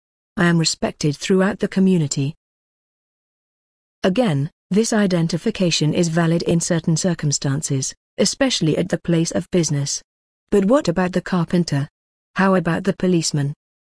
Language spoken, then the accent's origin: English; United States; born there; I am an American. I was born in the greatest land on earth.